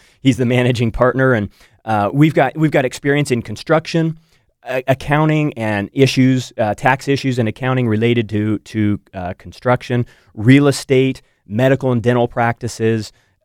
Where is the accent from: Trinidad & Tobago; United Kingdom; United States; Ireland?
United States; Eugene, Oregon; also born or lived in Independence, United States; I grew up in Eugene for 13 years and just outside of Corvallis for I spent another 13 years in the little town of Independence